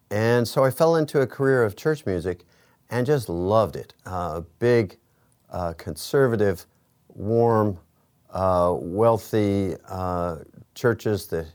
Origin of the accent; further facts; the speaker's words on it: Northeast, United States; also born or lived in Florida; I grew up in the Northeast, and during high school years, I played a lot of rock and roll.